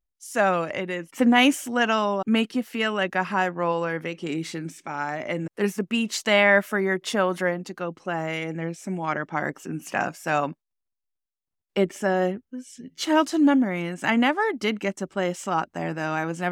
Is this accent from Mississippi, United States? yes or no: no; Connecticut, United States; Kelly grew up in New York. I grew up in Connecticut.